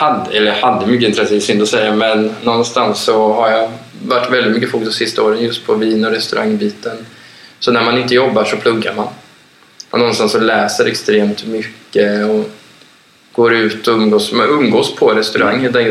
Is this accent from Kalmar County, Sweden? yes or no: yes; Västervik, Kalmar County, Sweden; Och jag besöker dem också så länge, eller så ofta jag kan när jag är hemma i Västervik.